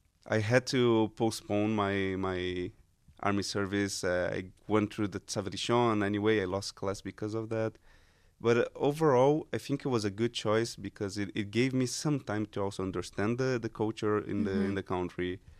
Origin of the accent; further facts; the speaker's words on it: Brazil; moved away; I came from Brazil, a place that I had to run away from the army. In Brazil, it's mandatory for all the men to register when they are 18.